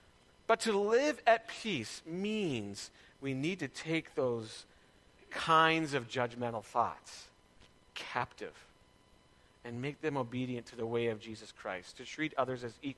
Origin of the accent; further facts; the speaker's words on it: Chilliwack, British Columbia, Canada; I'm from Chilliwack. Want to try that one out?